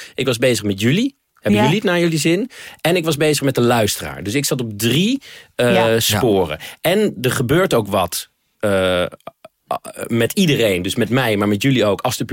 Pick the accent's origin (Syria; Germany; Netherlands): Netherlands; En dan zijn wij Nederlanders zijn we iets te nuchter daarvoor.